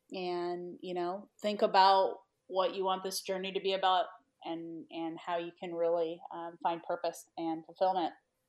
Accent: Valparaiso, Indiana, United States; growing up in Valparaiso, Indiana, where basketball is really a way of life

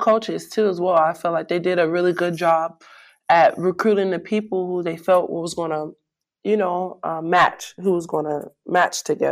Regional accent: Los Angeles, California, United States; I'm coming from South Central LA, public school, not all that great.

